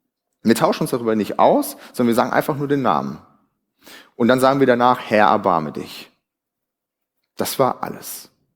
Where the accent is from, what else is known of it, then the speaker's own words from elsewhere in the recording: North Rhine-Westphalia, Germany; Im Ruhrgebiet würde man sowas Moppern nennen, wo ich herkomme.